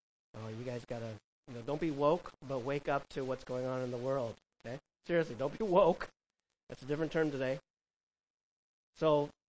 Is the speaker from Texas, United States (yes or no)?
no; California, United States; When I came from Southern California, we're more suburb